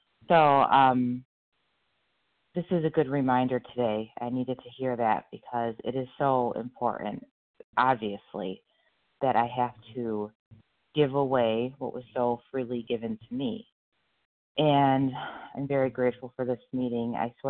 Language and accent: English; Illinois, United States; I'm from Illinois, right outside Chicago.